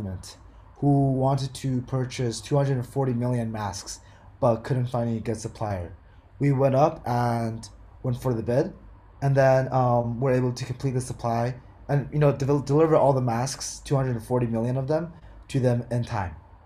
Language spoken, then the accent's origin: English; Guangzhou, Guangdong, China; now in United States; I was from Guangzhou, a southern city in China, and I was back for 3 days.